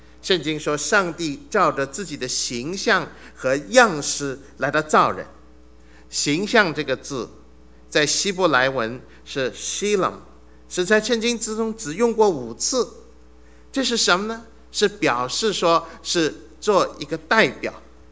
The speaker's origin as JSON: {"language": "Chinese", "country": "China", "said": "可见我对中国文化实在是很酷爱，也以作为一个中国人为荣"}